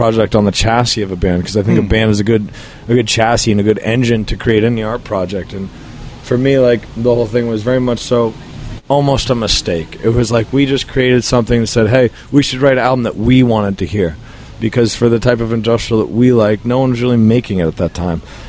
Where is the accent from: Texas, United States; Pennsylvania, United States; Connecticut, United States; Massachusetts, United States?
Massachusetts, United States; Boston; I grew up in Boston